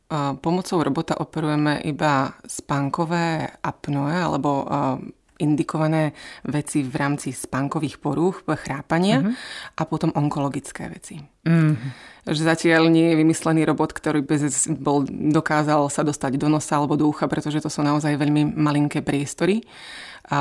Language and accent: Slovak; Humenné, Prešov Region, Slovakia; born there; moved away as an adult; now in Czech Republic; Narodila som sa v Humennom, to je na východnom Slovensku, takže je to ďaleko odtiaľto, ale študovala som v Olomouci univerzitu, tam som spoznala svojho manžela a tak sme už zostali tu v Českej republike a vlastne tu aj s vysokou školou žijem už nejakých 19 rokov